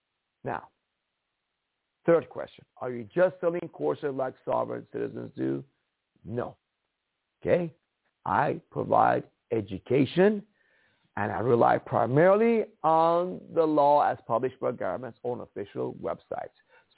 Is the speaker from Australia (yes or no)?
no; Iran; now in United States; By the way, I come from Iran, as you may know.